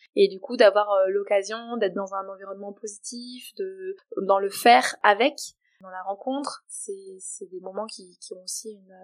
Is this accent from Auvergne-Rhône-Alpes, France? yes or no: no; Briançon, Provence-Alpes-Côte d'Azur, France; Et il a essaimé à Briançon, qui est ma ville natale, en 2020